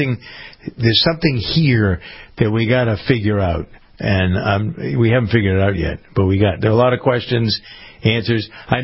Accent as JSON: {"language": "English", "town": "Framingham", "region": "Massachusetts", "country": "United States", "tie": "born or raised there", "said": "Here's something from the local news grind here in Framingham, my hometown in Massachusetts."}